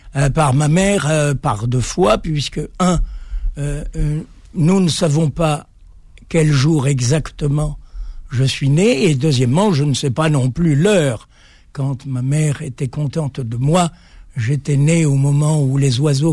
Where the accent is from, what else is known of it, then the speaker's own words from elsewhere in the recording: Algiers, Algiers Province, Algeria; born there; je suis né à Alger, dans le port d'Alger.